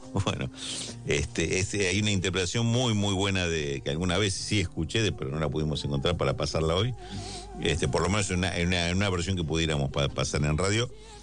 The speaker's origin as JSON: {"language": "Spanish", "region": "Tacuarembó", "country": "Uruguay", "tie": "born there", "said": "Una corrección. Nací en Tacuarembó."}